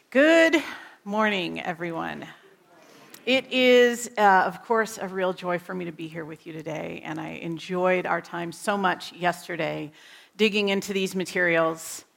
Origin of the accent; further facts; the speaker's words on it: United States; I grew up, if you can't tell by my accent, in the United States.